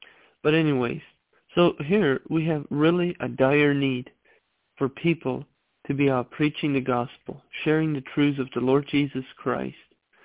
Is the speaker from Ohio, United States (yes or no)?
yes; Ohio, United States; I'm from Ohio.